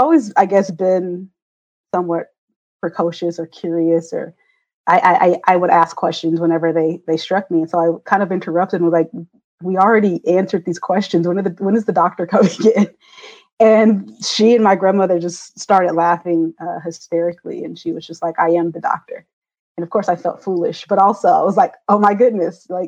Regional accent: Oklahoma, United States; also born or lived in Kansas / Wichita; And but I grew up in Kansas and then in Oklahoma. I moved to Oklahoma when I was around 10. And that's where I graduated from high school from, was in Northeast Oklahoma.

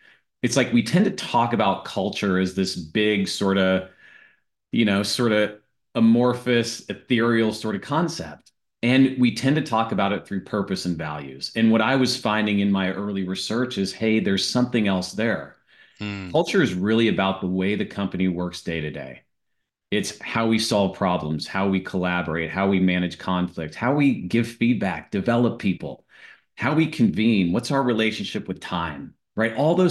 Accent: Missouri, United States; So I grew up in Southern Missouri in the Ozark Mountains

